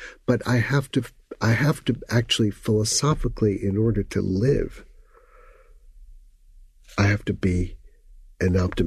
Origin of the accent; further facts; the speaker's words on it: Paris, Île-de-France, France; Well, we lived in the 5th arrondissement, the Latin Quarter.